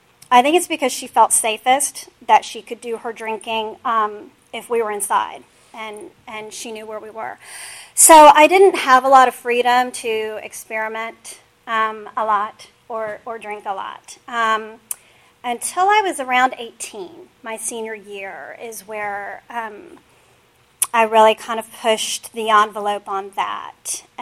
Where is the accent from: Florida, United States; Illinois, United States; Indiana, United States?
Florida, United States; I grew up in Florida to a single mother.